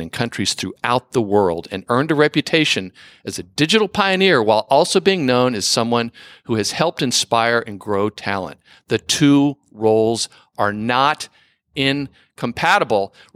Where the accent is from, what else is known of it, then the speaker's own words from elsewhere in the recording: Mumbai, Maharashtra, India; moved away as an adult; now in United States; I grew up in Bombay, India, receiving a degree in economics and advanced mathematics from the University of Bombay. I then came to the United States